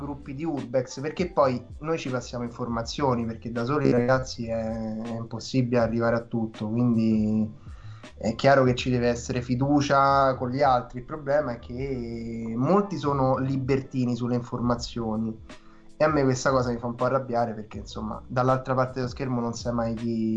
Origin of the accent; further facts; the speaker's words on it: Rome, Lazio, Italy; noi che siamo di Roma